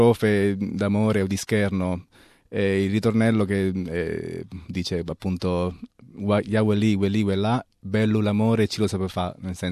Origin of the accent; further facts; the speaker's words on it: Ostuni, Apulia, Italy; Sì, volevo farvi sentire una pizzica del mio paese, non per essere localista, ma perché penso che gli interpreti sono molto, molto bravi, molto competenti, ed è appunto la pizzica d'Ostuni